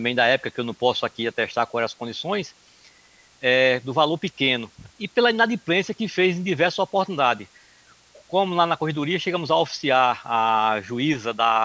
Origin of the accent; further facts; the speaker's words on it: Murici, Alagoas, Brazil; como o senhor sabe, eu sou de Murici